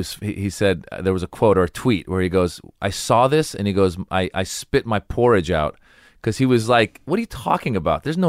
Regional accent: United States; I grew up in America.

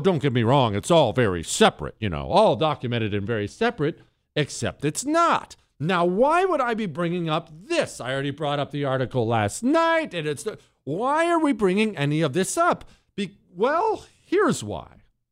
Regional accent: Montana, United States; Remember, I grew up in Montana.

